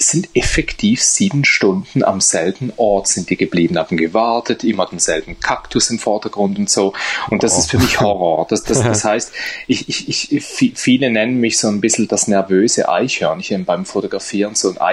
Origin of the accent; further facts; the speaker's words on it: Switzerland; ich habe in einer Pizzeria bei uns in der Schweiz, im Nebenstübchen, habe ich da für ein paar Franken am Abend einen Raum gemietet